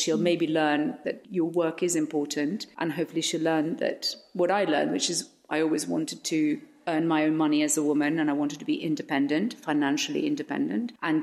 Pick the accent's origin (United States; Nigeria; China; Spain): Spain; when I was growing up in Spain and she had her own business